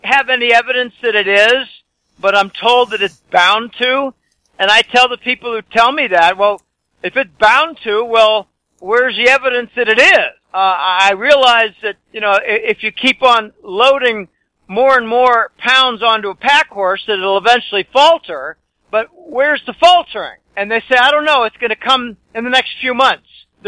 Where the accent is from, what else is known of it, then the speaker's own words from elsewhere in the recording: Boston, Massachusetts, United States; moved away; I'm from Boston, but I've been here a number of years.